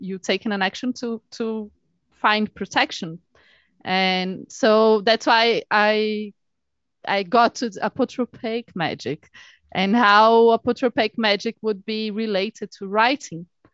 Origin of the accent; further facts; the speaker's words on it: Brazil; I grew up in a Catholic ward and in Brazil. I'm Brazilian. I grew up in Brazil, and we are very Catholic in Brazil.